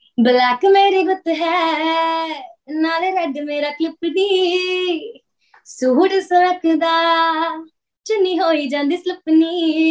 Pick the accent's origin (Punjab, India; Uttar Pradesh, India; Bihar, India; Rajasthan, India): Punjab, India; Jalandhar; मेरे शहर जलंधर में एक संगीत सम्मेलन होता है